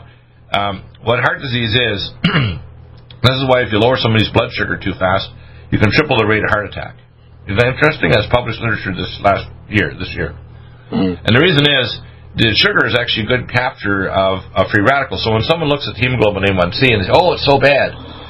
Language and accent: English; Canada; also born or lived in Detroit, United States; I'm in a sense, born in Detroit but raised in Canada, so I'm a Can-American. I'm American by heart and a Canadian by upbringing.